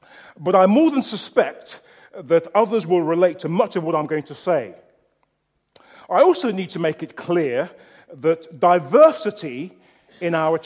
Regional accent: London, United Kingdom; also born or lived in Birmingham / Jamaica; After living for about a year in Jamaica in the 1970s, we were raised in London.

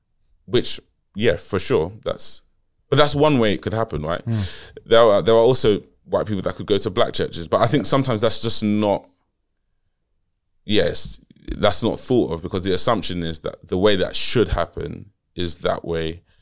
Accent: Nigeria; Again, I'm from Nigeria, right?

